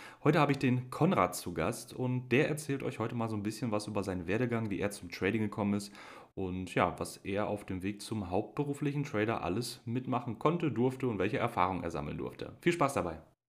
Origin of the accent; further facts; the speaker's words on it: Northern Germany, Germany; Ich komme nicht nur aus Norddeutschland, sondern wohne auch da.